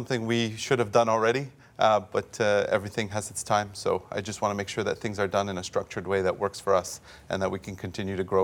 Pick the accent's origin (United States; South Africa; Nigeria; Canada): Canada; now in Netherlands; I'm from Canada